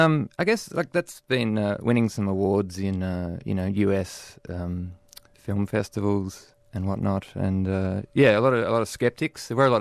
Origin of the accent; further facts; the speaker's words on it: Burnie, Tasmania, Australia; now in Melbourne, Australia; growing up in Burnie in Tasmania. Now living in sort of Thornbury in Melbourne.